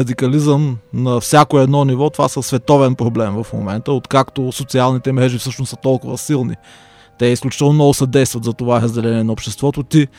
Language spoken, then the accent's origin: Bulgarian; Dimitrovgrad, Haskovo Province, Bulgaria; born there; now in Sofia, Bulgaria; Аз живея от 94-та година в София. Гордея се, че съм роден в Димитровград.